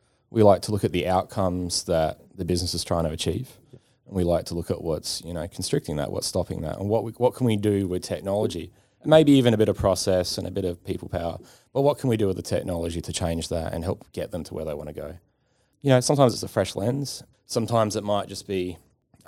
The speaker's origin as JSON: {"language": "English", "country": "Australia", "said": "There's about 30 of us. We're all Australian. We're Adelaide based."}